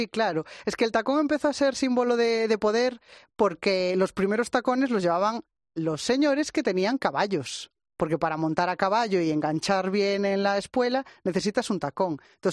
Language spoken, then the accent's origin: Spanish; Galicia, Spain; soy gallega.